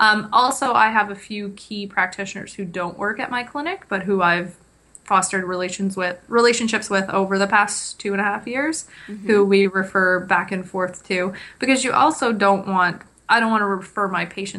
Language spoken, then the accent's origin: English; Kingston, Ontario, Canada; Because I'm from Kingston.